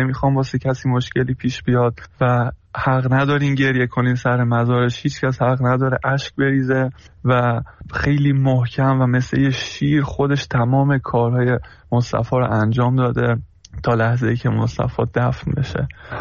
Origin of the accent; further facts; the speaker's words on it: Iran; moved away; ما هم که خارج از ایرانیم